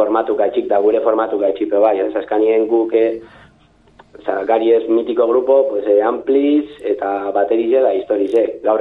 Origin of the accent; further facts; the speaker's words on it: Bermeo, Basque Country, Spain; Bermion garana amazortxe mile pertsona